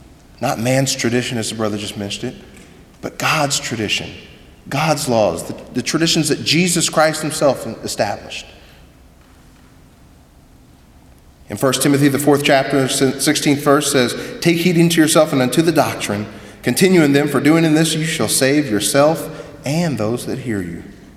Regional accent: Missouri, United States; now in Arizona, United States; I spent my entire life growing up in Missouri on a farm. We had some ponds, and I loved to fish, had some lakes.

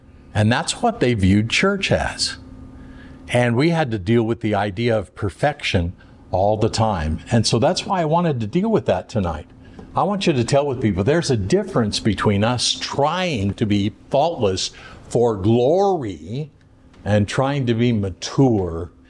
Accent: Oregon, United States; I remember in growing up in Oregon, I found it difficult to confess Christ and to teach others

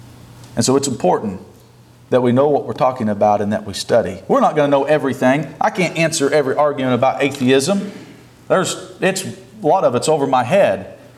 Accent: Missouri, United States; I'm from Southwest Missouri

